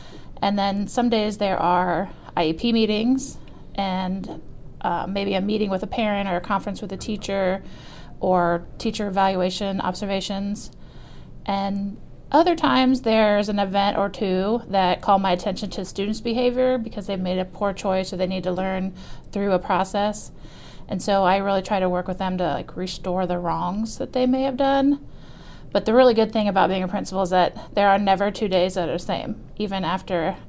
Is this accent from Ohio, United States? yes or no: yes; Cardington, Ohio, United States; I went back to my hometown, Cardington, to work.